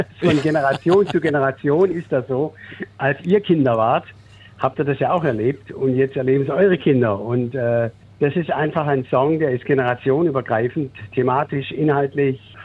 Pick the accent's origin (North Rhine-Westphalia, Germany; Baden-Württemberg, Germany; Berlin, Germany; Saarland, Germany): Baden-Württemberg, Germany; Stuttgart; Und das als Schwabe, als Stuttgarter auch noch.